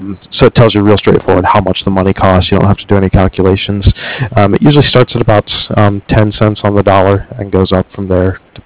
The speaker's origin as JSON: {"language": "English", "region": "Ohio", "country": "United States", "tie": "born or raised there", "said": "I grew up back in Ohio, actually, but we had a really good local florist there"}